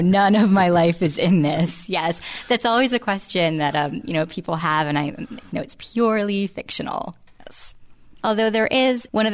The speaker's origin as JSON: {"language": "English", "region": "New Jersey", "country": "United States", "tie": "born or raised there", "moved": "yes", "lives_now": "North Carolina, United States", "said": "I grew up in New Jersey and I moved to North Carolina over a decade ago, and it's a drive that I do often because I have a lot of family up in New Jersey still."}